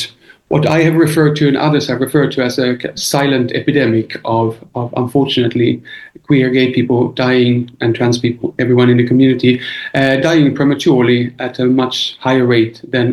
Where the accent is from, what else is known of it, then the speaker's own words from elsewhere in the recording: Sweden; now in London, United Kingdom; I'm originally from Sweden, but I've lived in London in the UK for the last 20 years.